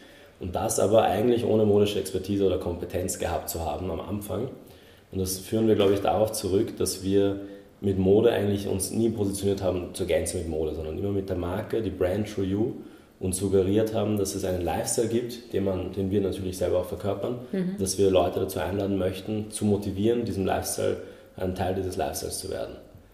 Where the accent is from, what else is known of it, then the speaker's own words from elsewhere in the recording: Vienna, Austria; ich bin 25 Jahre alt, bin aus Wien, in Wien geboren